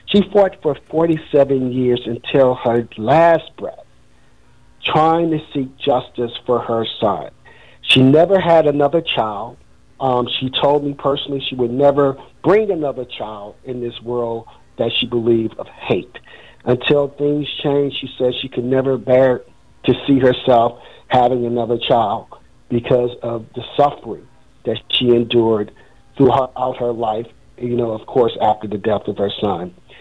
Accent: Baton Rouge, Louisiana, United States; I grew up in Baton Rouge, Louisiana. And so the story was often used in my family's household to teach me about the racism that still exists.

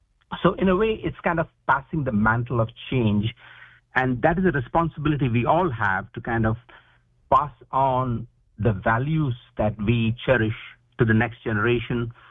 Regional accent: India; this friendship I actually experienced myself growing up in India.

